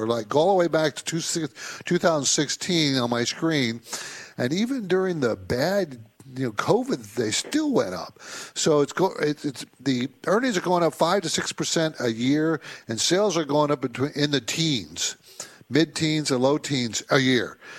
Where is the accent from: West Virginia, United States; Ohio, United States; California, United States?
California, United States; San Diego; Yeah, I grew up in San Diego, so yeah, I'm very familiar.